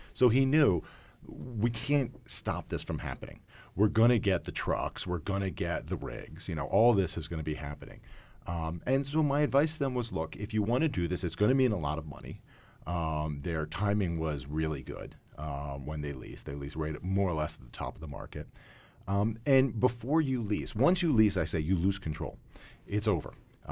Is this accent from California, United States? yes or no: no; Philadelphia, Pennsylvania, United States; I grew up in Philadelphia. I'm a city kid.